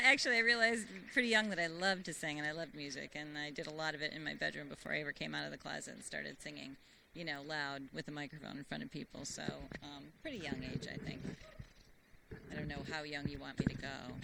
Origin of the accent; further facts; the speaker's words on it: Royal Oak, Michigan, United States; Originally, I'm from the Royal Oak, Birmingham area. Grew up in that Southfield, Birmingham border.